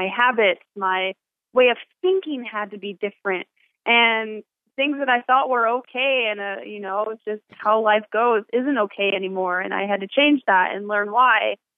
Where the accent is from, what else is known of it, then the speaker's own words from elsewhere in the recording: New York, United States; Sure. Well, I'm from New York, and right before my 21st birthday, I met the missionaries.